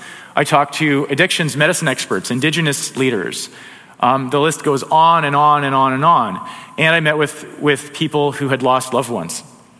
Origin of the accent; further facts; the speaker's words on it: Alberta, Canada; I grew up in Alberta, big on. I heard a lot about personal responsibility.